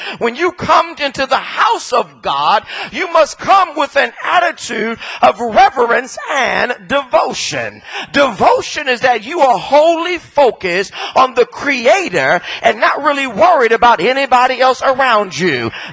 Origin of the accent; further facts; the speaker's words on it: California, United States; But I'm from California.